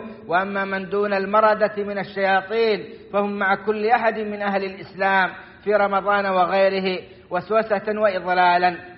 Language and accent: Arabic; Saudi Arabia; وأدم على بلادنا السعودية أمنها وإيمانها وقيادتها والخيرات في أرجائها